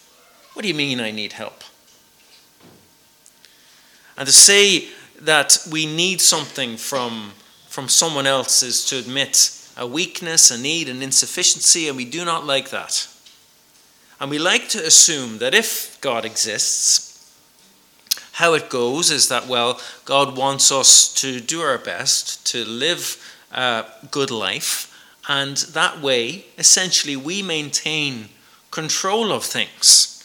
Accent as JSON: {"language": "English", "town": "Ratoath", "region": "Leinster", "country": "Ireland", "tie": "born or raised there", "said": "I grew up in Ratoath in County Meath."}